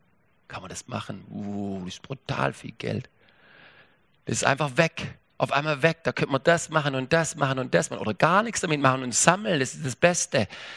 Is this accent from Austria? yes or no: no; Baden-Württemberg, Germany; So, ich bin Schwabe